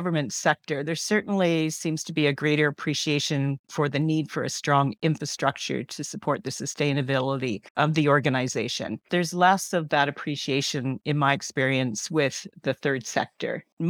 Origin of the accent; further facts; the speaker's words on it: Ontario, Canada; I'm from Canada. So I live in St. Mary's, which is a small town in southwestern Ontario. We're about 2 hours west of Toronto